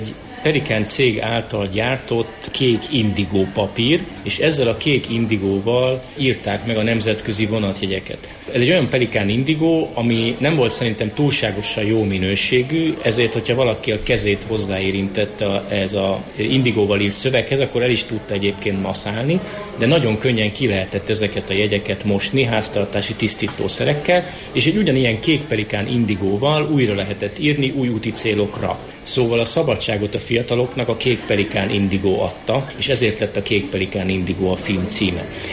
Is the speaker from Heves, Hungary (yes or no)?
no; Mosonmagyaróvár, Győr-Moson-Sopron, Hungary; born there; Én Mosonmagyaróváron születtem, ami nagyon közel van a hegyeshalmi határhoz